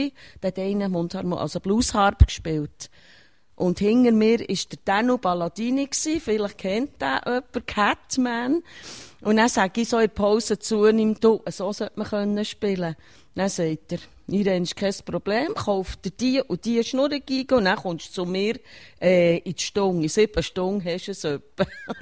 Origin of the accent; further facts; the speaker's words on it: Bern, Switzerland; now in Wilderswil, Switzerland; Ich wohne schon 38 Jahre in Wilderswil. Ich bin in Bern aufgewachsen